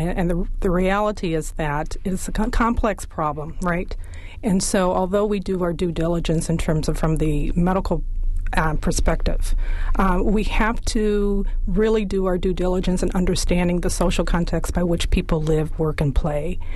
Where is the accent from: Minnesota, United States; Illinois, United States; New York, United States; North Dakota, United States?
Illinois, United States; Chicago; now in Baltimore, United States; I grew up in Chicago, and a lot of the things that were reported in Milwaukee are comparable to Chicago